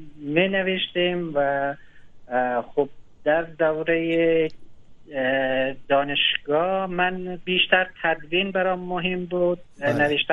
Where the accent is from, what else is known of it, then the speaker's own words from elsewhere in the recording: Afghanistan; now in Iran; من که به عنوان یک افغانی مهاجر اونجا بودم